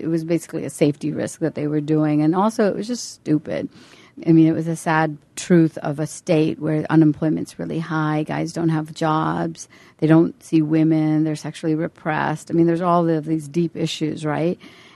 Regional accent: Uttar Pradesh, India; when I would travel through some parts of my home state of Uttar Pradesh

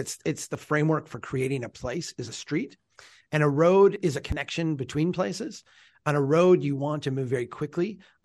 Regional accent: Brainerd, Minnesota, United States

